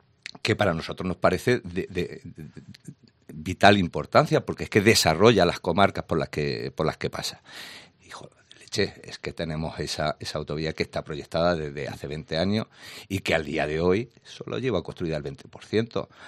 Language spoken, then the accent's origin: Spanish; Jaén, Andalusia, Spain; apuesten por Jaén de una vez, porque es la eterna olvidada, todo lo conocemos, somos la cenicienta de Andalucía y de España.